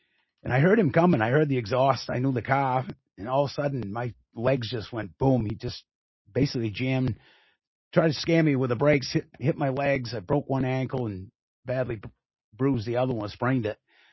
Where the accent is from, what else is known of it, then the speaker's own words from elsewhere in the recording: Gorham, Maine, United States; But, you know, growing up in Gorham and really experiencing that community upbringing.